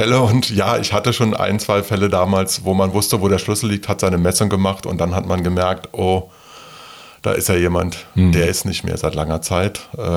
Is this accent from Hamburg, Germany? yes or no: no; Berlin, Germany; Na, also ich bin in Berlin-West, kann man ja noch so sagen, geboren. Ja. Also, und das ist auch zufriedenstellend gewesen zu dem damaligen Zeitpunkt. Ja, und dann ist man halt in Britz in Neukölln aufgewachsen